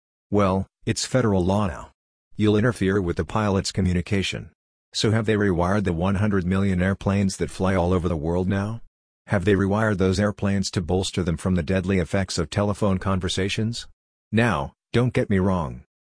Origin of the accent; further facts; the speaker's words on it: Illinois, United States; As someone, we're both from Illinois